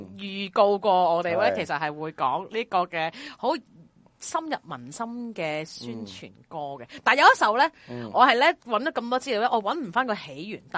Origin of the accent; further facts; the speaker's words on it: Panyu, Guangdong, China; 我系番禺人嚟